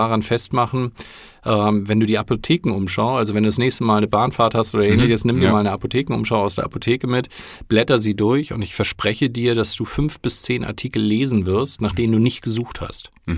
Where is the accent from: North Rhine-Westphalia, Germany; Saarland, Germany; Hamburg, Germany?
Hamburg, Germany; bin Hamburger